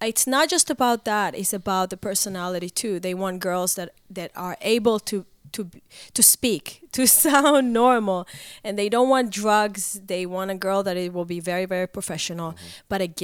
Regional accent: Israel; now in United States; Well, I'm originally from Israel. I came to the United States 12 years ago.

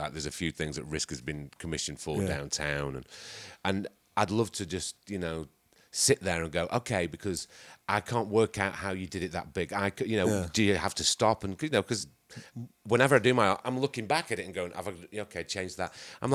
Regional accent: England, United Kingdom; I'm English

